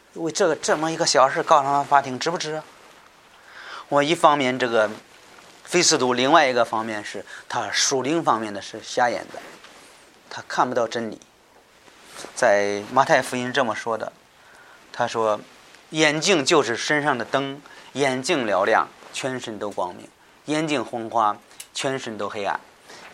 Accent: China; 我们中国人都是为了追求世界

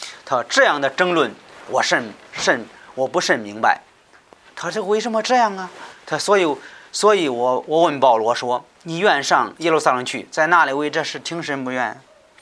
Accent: China; 我们中国人都是为了追求世界

